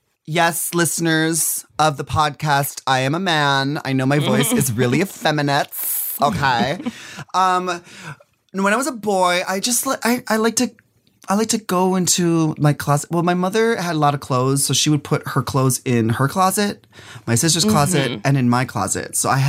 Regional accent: Minnesota, United States; I'm from Minnesota.

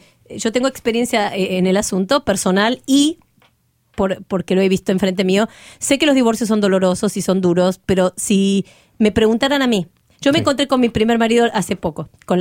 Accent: Argentina; moved away as an adult; now in Miami, United States; Cuando yo me vine de la Argentina a Miami, yo no hablaba inglés y no era psicóloga acá en este país. Porque no me lo reconocían, lo que había hecho en la Argentina.

